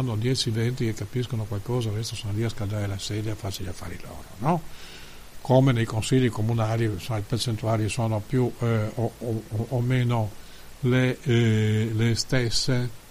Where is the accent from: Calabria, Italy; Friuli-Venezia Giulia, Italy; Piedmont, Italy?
Friuli-Venezia Giulia, Italy; Trieste; Scusate se lo dico, ma da triestino ho tutto il diritto di dirlo